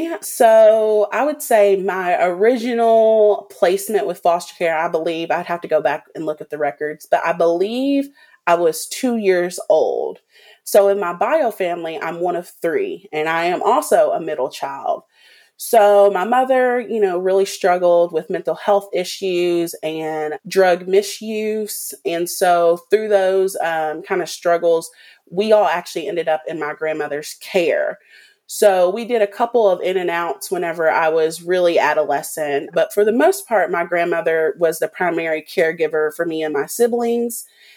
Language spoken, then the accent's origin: English; Owensboro, Kentucky, United States; I am from Owensboro, Kentucky. Big shout out to my Kentuckians out there.